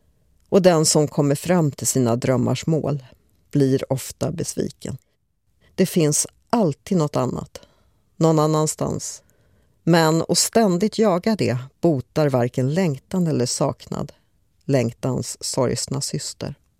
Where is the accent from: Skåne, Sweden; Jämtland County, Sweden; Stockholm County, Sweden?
Jämtland County, Sweden; accent: Jamtish; first language Jamtish; Men språkljuden och intonationen liknar mitt modersmål jamska, jämtländska, en inlandsdialekt.